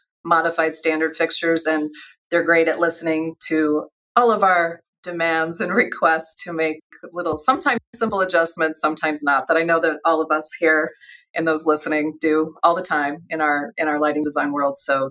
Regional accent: St. Louis, Missouri, United States; Well, you're sitting in an office in St. Louis. I grew up in St. Louis

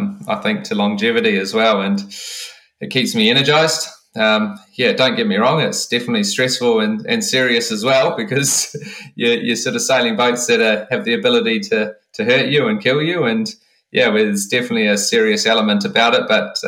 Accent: New Zealand; growing up in New Zealand, you're surrounded by water.

